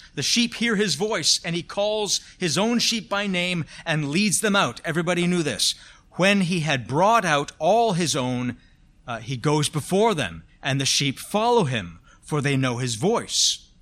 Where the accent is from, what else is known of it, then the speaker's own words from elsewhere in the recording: Scotland, United Kingdom; I was born Scottish. I'm Scottish, okay?